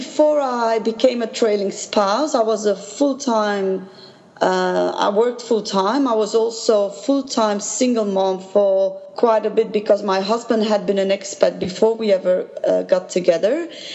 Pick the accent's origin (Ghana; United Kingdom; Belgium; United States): Belgium; first language Dutch; English is a second language; also born or lived in Doha, Qatar; My mother tongue is Dutch, and so Belgium is very special. We have three mother languages, so Belgian, French, and German.